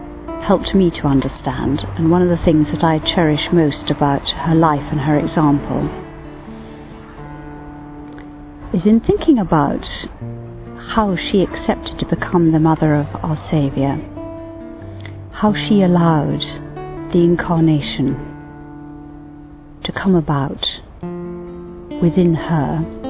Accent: England, United Kingdom; now in Rome, Italy; I live in Rome, although I'm English.

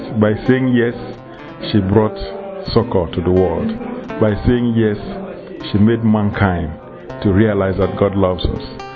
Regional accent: Nigeria; I come from Nigeria.

